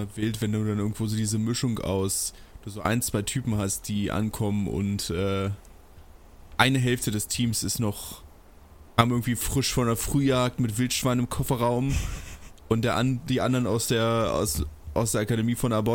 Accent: Berlin, Germany; wir kommen beide aus Berlin.

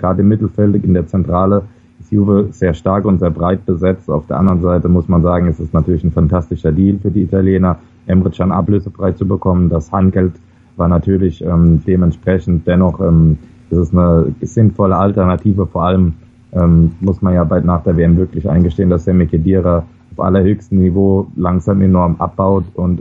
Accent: Germany; Als Deutscher bin ich natürlich froh

